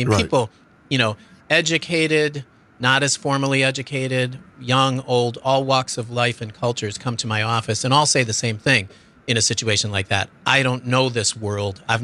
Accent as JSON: {"language": "English", "town": "Chicago", "region": "Illinois", "country": "United States", "tie": "born or raised there", "said": "So I was able to go to Chicago. That's my hometown."}